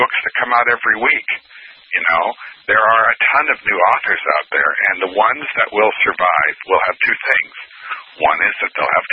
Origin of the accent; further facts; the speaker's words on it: East Coast, United States; now in California, United States; because I was raised on the East Coast, and you had to be sarcastic or die.